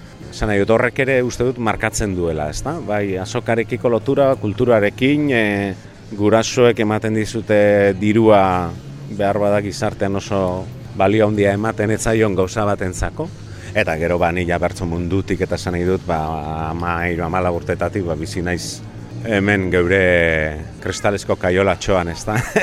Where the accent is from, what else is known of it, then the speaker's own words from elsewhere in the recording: Durango, Basque Country, Spain; Durangarra naiz